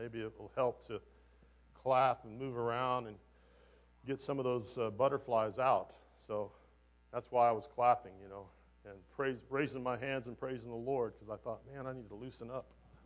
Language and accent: English; Texas, United States; I wasn't born in Texas, but my parents got me here as fast as they could.